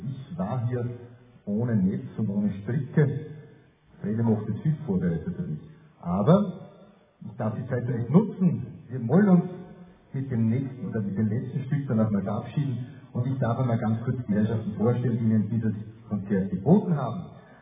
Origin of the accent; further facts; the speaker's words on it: Cologne, North Rhine-Westphalia, Germany; Achso, ich komme aus Köln.